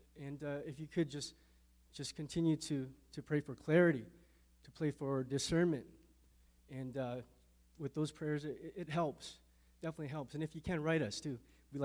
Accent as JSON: {"language": "English", "town": "Hamilton", "region": "Ontario", "country": "Canada", "tie": "born or raised there", "said": "Well, I grew up around, I'm from Ontario, Hamilton, Ontario, Steel City, and I grew up in the East End, surrounded by Hamilton housing projects"}